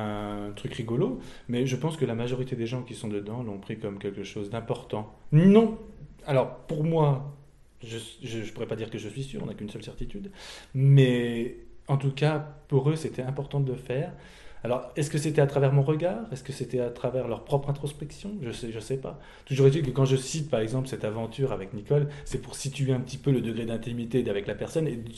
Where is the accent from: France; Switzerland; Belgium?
Belgium; je suis belge d'origine